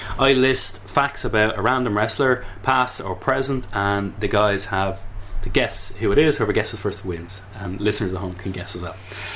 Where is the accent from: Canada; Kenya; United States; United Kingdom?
Canada; Ontario; I was born March 6th, 1971. I am from Ontario, Canada.